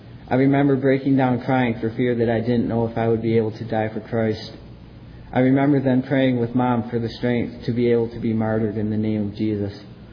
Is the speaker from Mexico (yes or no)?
no; South Haven, Michigan, United States; born there; I was born in South Haven, Michigan on January 30, 1988 at 2:47 a.m.